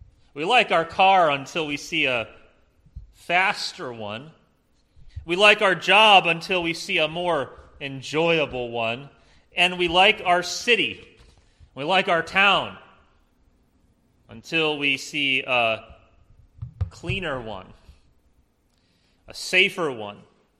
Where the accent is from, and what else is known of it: Spencer, Indiana, United States; born or raised there